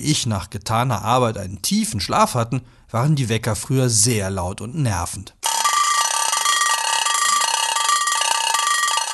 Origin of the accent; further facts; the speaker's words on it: Schramberg, Baden-Württemberg, Germany; Wenn euch die geschichtliche Entwicklung meiner Heimatstadt interessiert